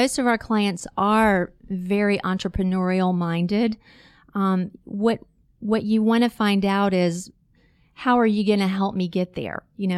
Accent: Pensacola, Florida, United States; I am a Pensacolian. Right. Well, I grew up near Pensacola. I went away for college and then came back, 20 years ago. So mm-hmm. I'm really a Pensacolian.

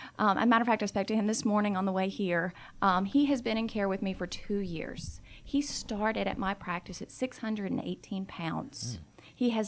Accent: Deep South, United States; I'm a big family from the South, and they had a lot of health disparities. And we're from the Deep South, so we're kind of stubborn, and we're the kind that we suffer in silence.

